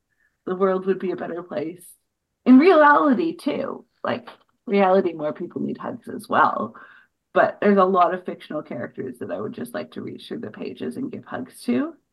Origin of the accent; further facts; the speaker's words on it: Canada; for as a Canadian, winter doesn't mean snowdrifts taller than you are.